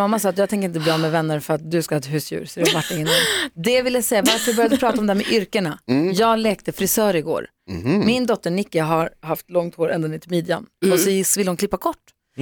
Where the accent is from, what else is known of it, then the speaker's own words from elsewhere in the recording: Luleå, Norrbotten County, Sweden; för vi är ju från Luleå, vi hade ju F-21 där.